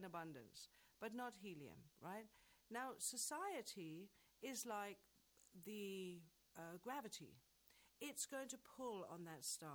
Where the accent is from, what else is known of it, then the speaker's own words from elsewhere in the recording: England, United Kingdom; I'm from England and I live here.